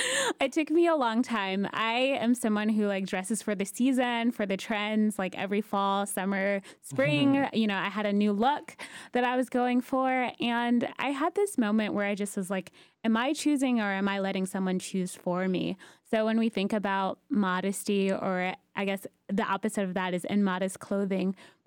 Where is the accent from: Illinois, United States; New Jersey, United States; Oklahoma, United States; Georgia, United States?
Georgia, United States; Atlanta; born or raised there